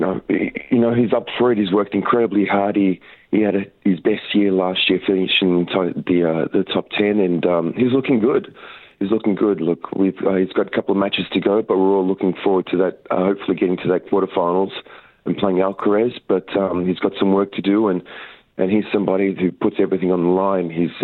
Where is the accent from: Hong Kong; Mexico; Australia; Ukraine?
Australia; as an Australian